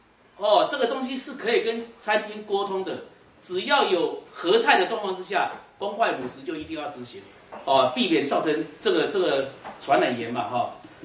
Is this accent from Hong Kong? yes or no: no; Taiwan; 我们台湾人也好，金门人很多都有些年轻小朋友最喜欢去日本玩